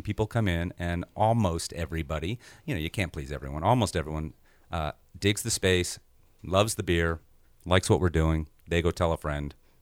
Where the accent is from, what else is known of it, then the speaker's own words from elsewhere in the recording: New York, United States; my background is, you know, I grew up outside of New York in the late 70s